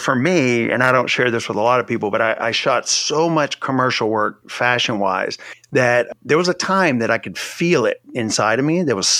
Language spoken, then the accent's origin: English; Louisiana, United States; I grew up in Louisiana. I spent a lot of time in New Orleans.